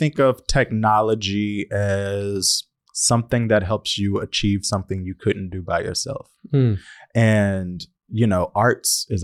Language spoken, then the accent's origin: English; Shreveport, Louisiana, United States; I'm from Shreveport, Louisiana.